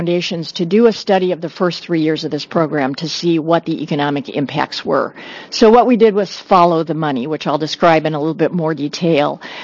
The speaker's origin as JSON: {"language": "English", "region": "West Coast", "country": "United States", "lives_now": "Boston, United States", "said": "I am originally from the West Coast."}